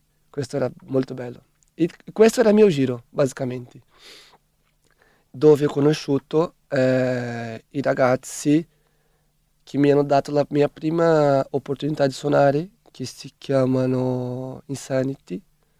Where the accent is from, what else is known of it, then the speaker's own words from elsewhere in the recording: Brazil; Italian is a second language; Io sono brasiliano, se ti dico che non ascolto funk, sono un po' fuori.